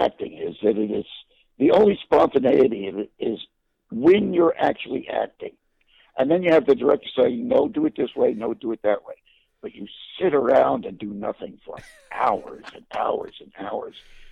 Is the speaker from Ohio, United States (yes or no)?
no; New Jersey, United States; And it gives you a real chip on your shoulder. You think, oh, yeah, I'm from New Jersey.